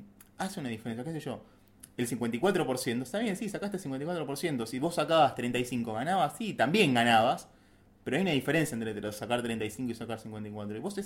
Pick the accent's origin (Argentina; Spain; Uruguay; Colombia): Argentina; somos todos los argentinos y las argentinas.